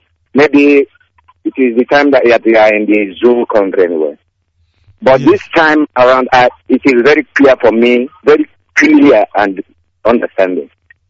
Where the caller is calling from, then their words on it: Okwabala, Nigeria; I'm coming from Okwabala community in Olu local government area, Biafra land.